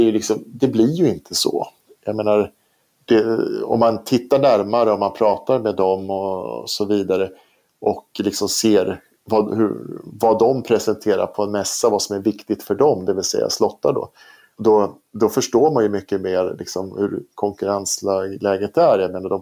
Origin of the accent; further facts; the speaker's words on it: Sweden; Och i Sverige då, eftersom vi är svenskar